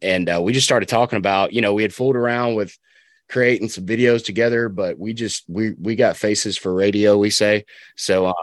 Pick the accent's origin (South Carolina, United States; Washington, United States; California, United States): South Carolina, United States; We did a lot of lake fishing where we grew up in South Carolina